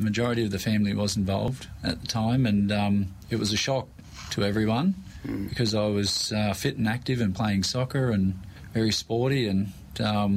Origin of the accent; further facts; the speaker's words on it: Townsville, Queensland, Australia; I was born in Townsville, North Queensland, and spent my whole school life in Townsville and work life until I was diagnosed with leukemia.